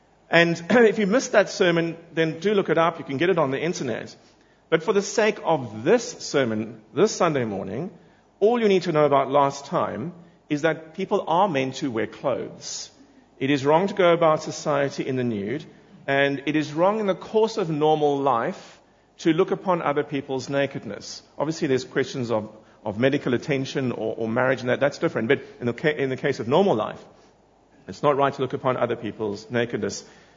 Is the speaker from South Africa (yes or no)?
yes; South Africa; where I grew up in South Africa, when my dad used to go to work, it was a suit and a tie in the early days when I was a little boy.